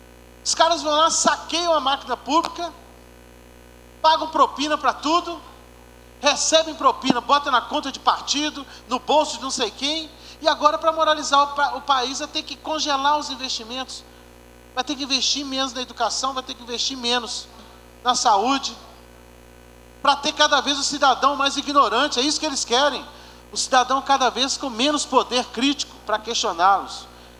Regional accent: Minas Gerais, Brazil; Eu sou de Minas Gerais, eu sou mineiro.

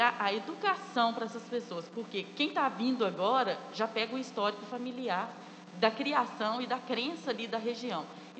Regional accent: Cachoeira do Campo, Minas Gerais, Brazil; Eu sou de Cachoeira do Campo, não conheço todos os vereadores.

